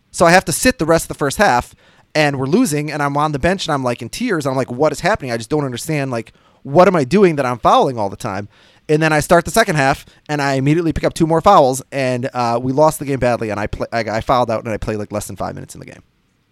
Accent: Minnesota, United States; I'm from Minnesota. It's a foul.

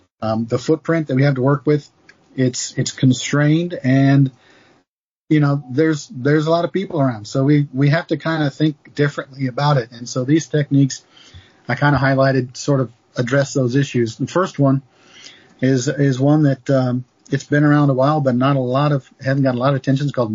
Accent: Kansas, United States; moved away as an adult; I grew up in Kansas, so I've seen it before, but I've been here 40 years, so it's different

